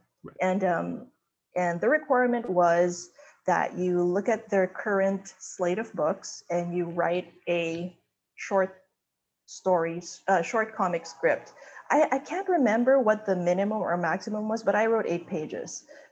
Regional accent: Manila, Metro Manila, Philippines; You know, I'm from Manila, Philippines

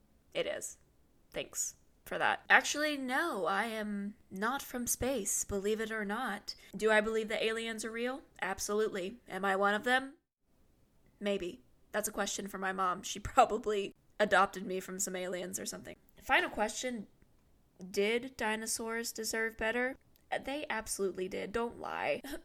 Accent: the South, United States; I mean, I'm from the South. I get it.

